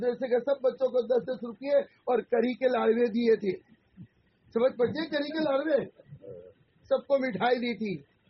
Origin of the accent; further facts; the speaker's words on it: Anand, Gujarat, India; तो मैंने कहा आनंद में 6 मस्जिदें थी, 7वीं हमारे बाबा ने बनी, अभी 125 के करीब मस्जिदें बनी। ये हर जगह का हाल होगा, ये मैं अपने आनंद का सुना रहा हूँ।